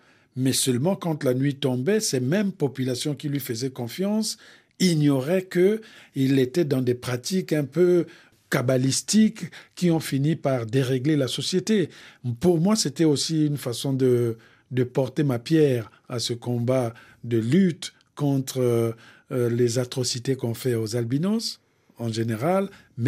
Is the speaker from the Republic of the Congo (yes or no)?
yes; Bouenza, Republic of the Congo; chez nous, au Congo, le plus souvent, quand on parle de la mort, en tout cas du côté de la Bouenza